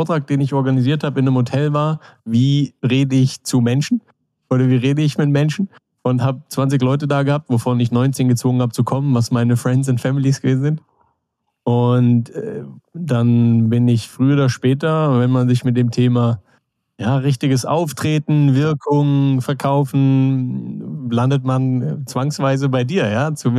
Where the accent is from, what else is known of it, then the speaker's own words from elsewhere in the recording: Konstanz, Baden-Württemberg, Germany; also born or lived in Hesse; Ich bin aus Konstanz, eigentlich gebürtiger Hesse.